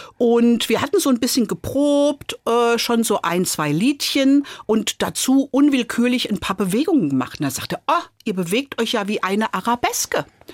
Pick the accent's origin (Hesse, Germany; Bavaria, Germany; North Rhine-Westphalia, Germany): Hesse, Germany; Frankfurt; Also ich bin in Frankfurt gegenüber vom Hauptfriedhof groß geworden, die ersten 6 Jahre.